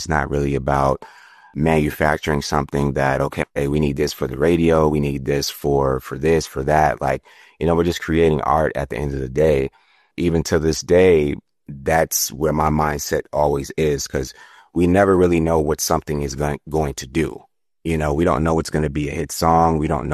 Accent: Queens, New York, United States; So in the beginning, I'm from Queens, New York, and I've always been around the arts.

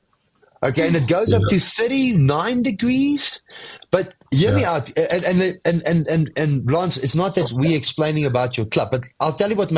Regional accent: South Africa; So I go to Stephen today as a South African.

